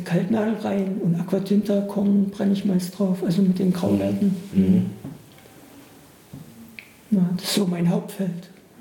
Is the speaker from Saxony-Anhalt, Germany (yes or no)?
yes; Bernburg, Saxony-Anhalt, Germany; Also ich bin aus Bernburg, es war eine große sowjetische Garnisonsstadt, fast ja, so ungefähr, riesige Russenkasernen. Wir sind mit den Menschen groß geworden